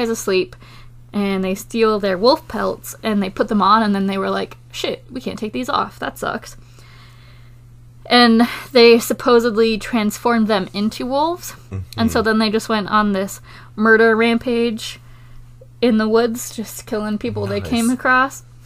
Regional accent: United Kingdom; I'm British and not paprika.

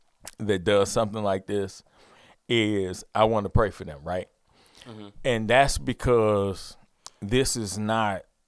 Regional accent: Detroit, Michigan, United States; I'm from Detroit.

